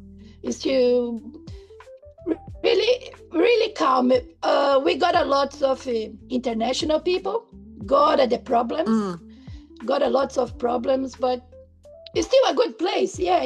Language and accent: English; Brazil; now in Australia; Yeah, they don't know I'm from Brazil. People still ask me if I'm from Russia or Croatia.